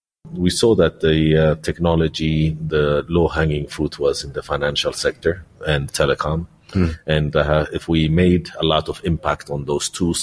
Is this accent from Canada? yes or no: no; Sweden; also born or lived in Mexico / Chicago, United States; now in Ethiopia; I was born in Ethiopia and grew up in Sweden and Mexico and eventually in the U.S. I lived in the U.S. for about 30 years before I came to Ethiopia.